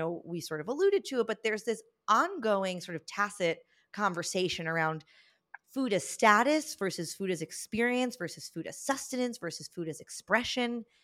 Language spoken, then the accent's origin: English; New York City, New York, United States; Like, sure, I grew up in New York City and we'd go for Chinese food in Chinatown and that was like cool and adventurous